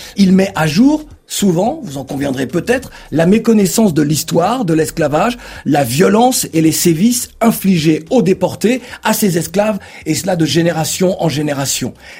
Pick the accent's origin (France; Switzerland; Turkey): France; Bondy, Île-de-France; ça m'a fait mal au cœur lorsque j'ai vu que ma cité de Bondy avait été rasée.